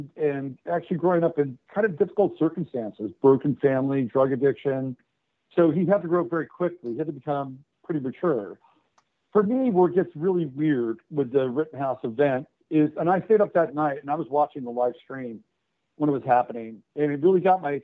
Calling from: Texas, United States; I'm from Texas.

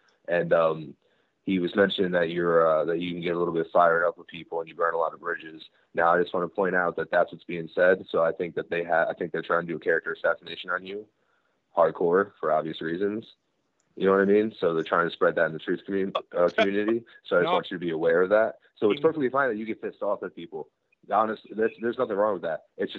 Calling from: New York, United States; New York is where I reign.

